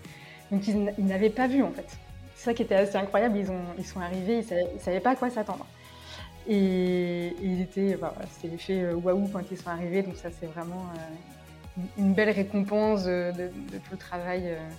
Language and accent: French; Orléans, Centre-Val de Loire, France; born there; j'ai 41 ans. Je suis née à Orléans, en région centre. Et j'ai des origines dans le sud, parce que j'avais une partie de ma famille qui vient d'Ardèche et du côté d'Avignon.